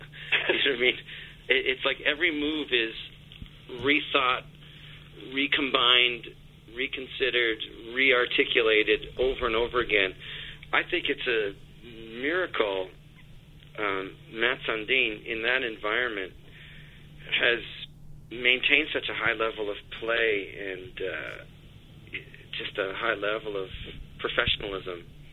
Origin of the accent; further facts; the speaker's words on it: Scarborough, Ontario, Canada; I'm from Scarborough, Ontario. I don't know if you know what Scarborough, Ontario, what that means. I'm from a very working class part of Toronto, and you just grow up with hockey gods.